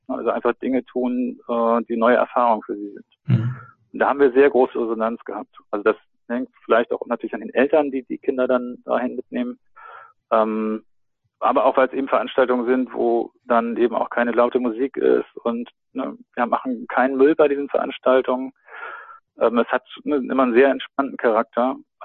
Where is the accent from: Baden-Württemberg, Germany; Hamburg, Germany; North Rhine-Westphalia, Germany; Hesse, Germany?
Hamburg, Germany; Ich selber bin jetzt groß geworden am Stadtrand von Hamburg. Da waren wir immer sozusagen sehr nah an der Natur.